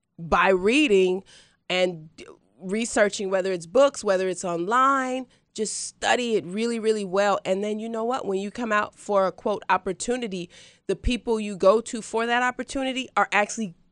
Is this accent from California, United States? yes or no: yes; Oakland, California, United States; I grew up in Oakland. I grew up in the projects as well. I didn't have any connections in Hollywood.